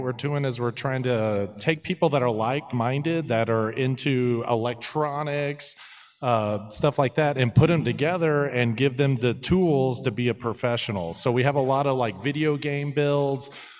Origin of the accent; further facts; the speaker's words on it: Midland, United States; also born or lived in Colorado; I'm originally from Midland, of course, but I spent most of my life in Colorado, hence the Nuggets